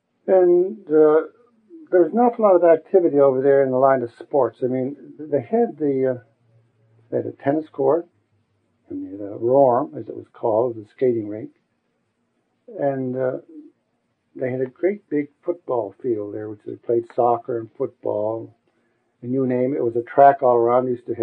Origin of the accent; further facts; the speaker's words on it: Halifax, Nova Scotia, Canada; born there; Well, I was born in Halifax on December the 6th, 1922.